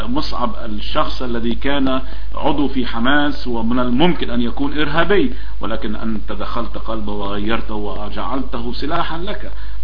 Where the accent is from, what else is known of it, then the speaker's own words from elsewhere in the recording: Palestine; نحن نصلي الآن أيضا صلاة كفلسطينيين وكمسيحيين مؤمنين من خلفية إسلامية